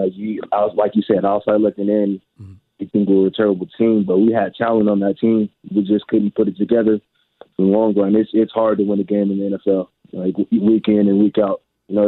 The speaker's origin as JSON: {"language": "English", "town": "Los Angeles", "region": "California", "country": "United States", "said": "I'm from California originally, Los Angeles area, and I didn't know anything about Oregon State"}